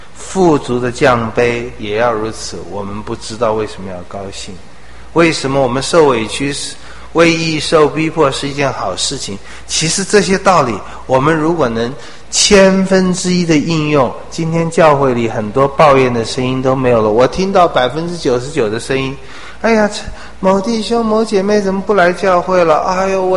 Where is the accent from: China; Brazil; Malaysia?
China; 我们中国人说朝中有人好做官